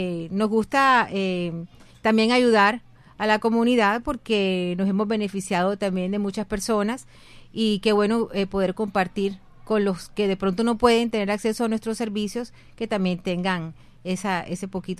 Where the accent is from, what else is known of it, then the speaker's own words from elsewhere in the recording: Barranquilla, Atlántico, Colombia; el 45% de los que vivimos aquí somos barranquilleros